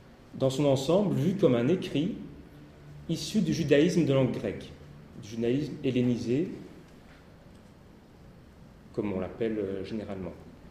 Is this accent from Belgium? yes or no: yes; Belgium; je suis belge. Je viens de Belgique, de l'Université libre de Bruxelles, où j'ai terminé l'année dernière une thèse de doctorat en philosophie.